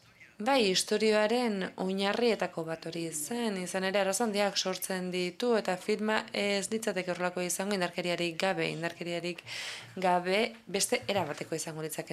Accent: Germany; Alemaniatik nator, eta lehenik eta behin zoriondu egin nahi zaituztet filmagatik

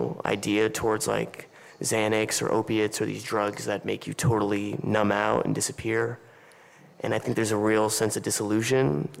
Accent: United States; Yeah, I'm American.

